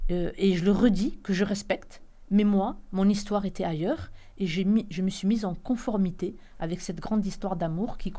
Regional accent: France; moved away as an adult; also born or lived in Algiers, Algeria; J'ai grandi en France avant de partir étudier à Alger.

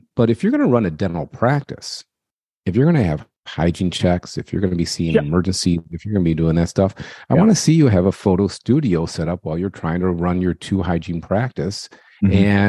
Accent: Detroit, Michigan, United States; I'm from Detroit. I'm a Michigan guy like yourself. I'm from Detroit, and I grew up.

